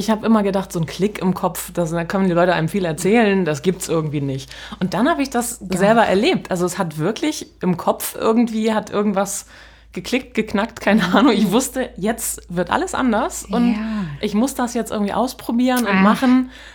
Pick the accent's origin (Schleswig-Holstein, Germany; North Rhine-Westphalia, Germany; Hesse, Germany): Schleswig-Holstein, Germany; Ich bin in Nordfriesland groß geworden, bin 48 Jahre alt